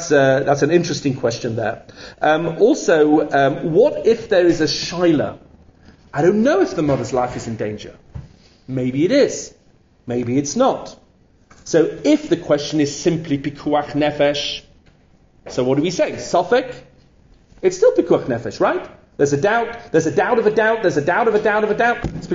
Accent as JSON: {"language": "English", "region": "England", "country": "United Kingdom", "said": "I'm English."}